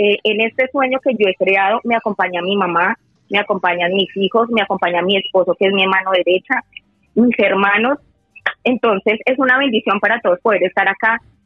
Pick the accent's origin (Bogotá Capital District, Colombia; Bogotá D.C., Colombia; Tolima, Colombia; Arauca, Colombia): Tolima, Colombia; somos un emprendimiento colombiano, somos una familia tolimense en este sueño que yo tengo